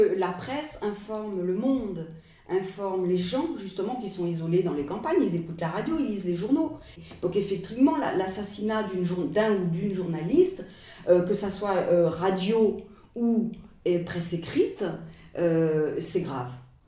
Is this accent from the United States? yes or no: no; France; Et moi, je suis française.